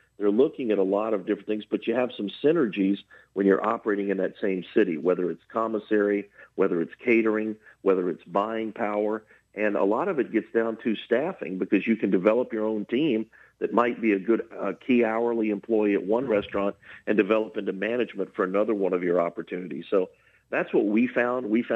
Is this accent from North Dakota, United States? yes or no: no; Baton Rouge, Louisiana, United States; But, you know, growing up in Baton Rouge, restaurants like Jamanco's and Jack Sabin's